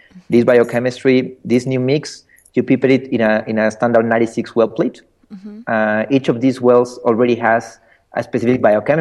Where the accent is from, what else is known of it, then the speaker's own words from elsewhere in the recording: Mexico; Well, I'm originally from Mexico.